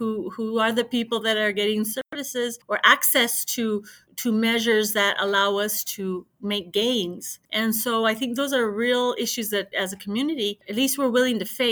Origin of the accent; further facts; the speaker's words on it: Las Cruces, New Mexico, United States; Like when I was growing up in Las Cruces, a smaller town feel with activism